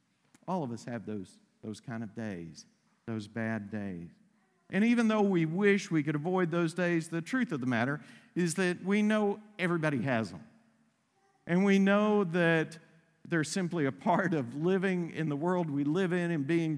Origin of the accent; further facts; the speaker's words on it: Texas, United States; I mentioned growing up in East Texas and all of the sayings that I would hear in East Texas.